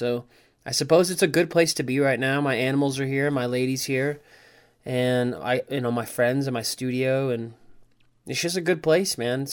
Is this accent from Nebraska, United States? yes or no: yes; Lincoln, Nebraska, United States; And I grew up in Nebraska, in Lincoln, and I sure as hell was not about to move back to Nebraska.